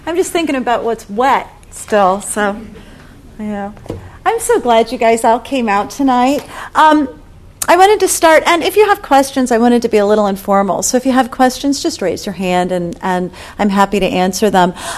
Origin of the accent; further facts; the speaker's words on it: Charleston, Illinois, United States; I grew up in central Illinois. I grew up in Charleston, Illinois, actually, which is the site of the Lincoln Log Cabin.